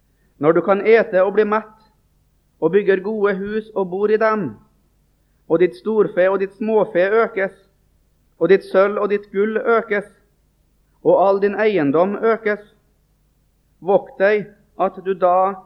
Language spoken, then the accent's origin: Norwegian; Trøndelag, Norway; Det var en emissær hjemme i Trøndelag